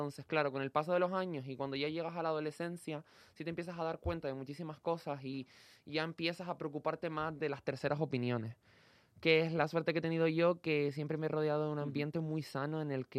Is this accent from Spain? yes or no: yes; Canary Islands, Spain; vengo de una isla pequeña como Gran Canaria